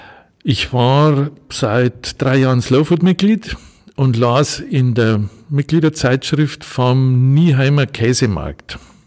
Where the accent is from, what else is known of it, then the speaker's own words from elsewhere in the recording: Bavaria, Germany; moved away as an adult; Aus Niederbayern.